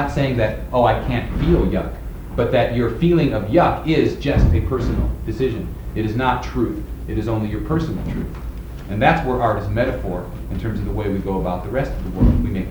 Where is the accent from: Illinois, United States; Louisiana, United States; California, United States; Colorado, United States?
Illinois, United States; Chicago; I grew up in Chicago.